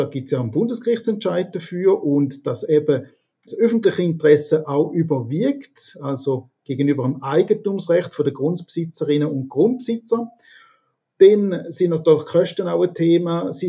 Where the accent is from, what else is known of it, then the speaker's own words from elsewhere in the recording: Rorschacherberg, St. Gallen, Switzerland; Genau, ich bin im Rorschacher Berg aufgewachsen. Rorschacher Berg ist eine Seegemeinde, wie Rorschach und Goldach auch.